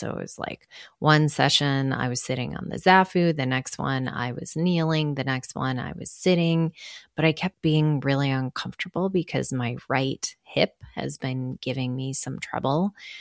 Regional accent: Chicago, Illinois, United States; I'm from Chicago. It's all flat there.

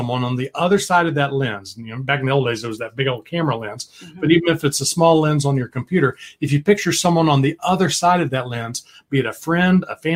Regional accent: Texas, United States; And I was like, I'm a Texan. I've got to stay home.

